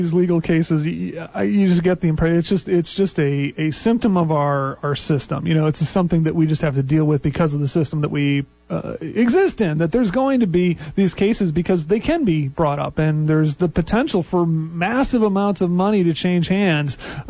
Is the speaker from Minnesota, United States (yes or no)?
yes; Burnsville, Minnesota, United States; my local town claim to fame was that prostitute number two in Fargo was from my hometown, Burnsville.